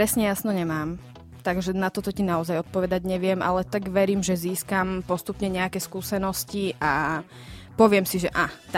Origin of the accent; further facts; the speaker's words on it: Humenné, Prešov Region, Slovakia; rodné mesto Humenné, narodila som sa tam, vyrastala som tam, čiže toto je v podstate môjmu srdcu najbližšie mesto.